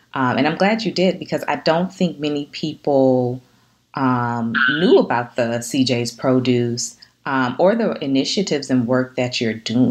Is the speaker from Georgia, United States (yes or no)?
yes; Atlanta, Georgia, United States; Because, you know, I'm from Atlanta.